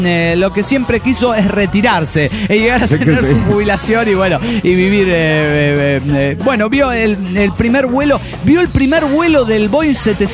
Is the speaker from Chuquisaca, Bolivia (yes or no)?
no; Potosí, Bolivia; de Potosí, Bolivia.